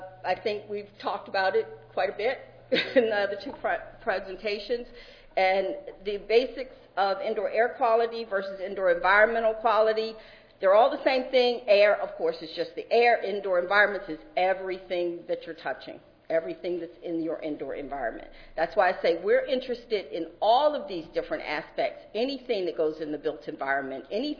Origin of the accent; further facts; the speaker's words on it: Baltimore, Maryland, United States; I am from Baltimore and I am from Northwest.